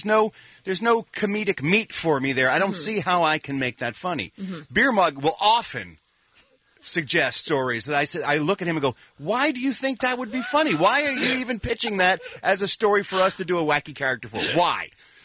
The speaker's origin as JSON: {"language": "English", "region": "Pennsylvania", "country": "United States", "tie": "born or raised there", "said": "In my home state of Pennsylvania for many, many, many years, you were only able to buy wine and liquor at a state-run liquor store."}